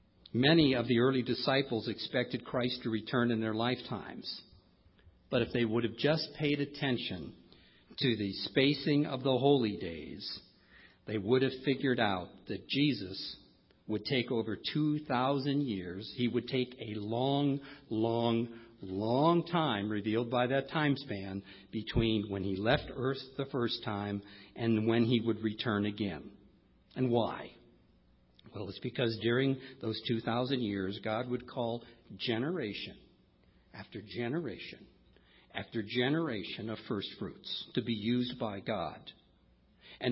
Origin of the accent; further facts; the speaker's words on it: United States; You know, I'm an American, and I read about what the founding fathers did